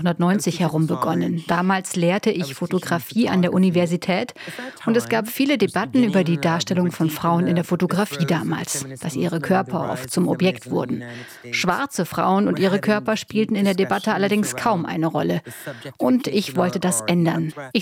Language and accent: German; Portland, Oregon, United States; now in Germany; Und in Portland, Oregon, wo ich herkomme